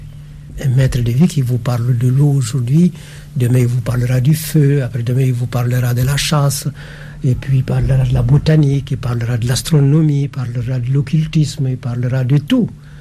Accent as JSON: {"language": "French", "town": "Bandiagara", "region": "Mopti", "country": "Mali", "tie": "born there", "said": "Je suis né à Bandiagara en 1901. Bandiagara, c'était l'ancienne capitale du Massina sous l'Empire Tokouler. Par ma mère, je suis sénégalais, du Fouta sénégalais, mais par mon père, je suis du Fakala"}